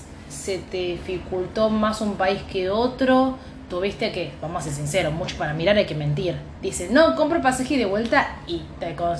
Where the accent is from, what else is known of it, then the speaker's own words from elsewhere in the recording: Argentina; como argentino llegando a España ahora